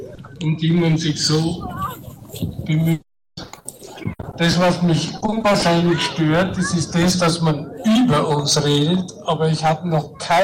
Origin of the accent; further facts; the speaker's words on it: Bavaria, Germany; Und ich komme aus dem Wald, also nicht von der Stadt. Für die, die das nicht wissen, der Wald ist der bayerische Wald. Wir sind vom Wald daheim, genau.